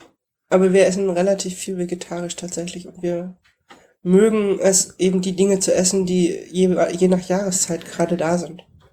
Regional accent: Germany; born there; Vor der Wende in der DDR geboren.

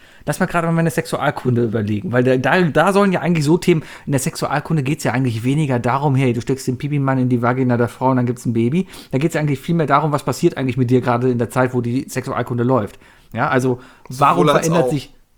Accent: Cologne, North Rhine-Westphalia, Germany; als Kölner

